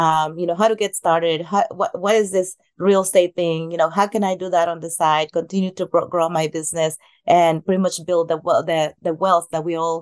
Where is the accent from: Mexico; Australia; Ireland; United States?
Mexico; English is a second language; I'm from Mexico originally